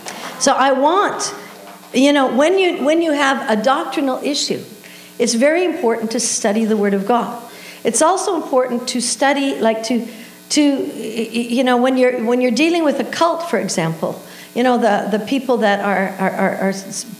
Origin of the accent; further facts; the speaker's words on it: Canada; as Canadians, I am Canadian, we don't like truth.